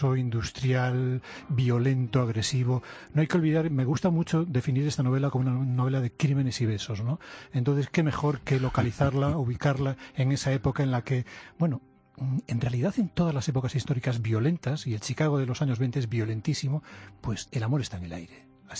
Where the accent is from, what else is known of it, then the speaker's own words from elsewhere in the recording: Galicia, Spain; now in Seville, Spain; yo soy gallego, vivo en Sevilla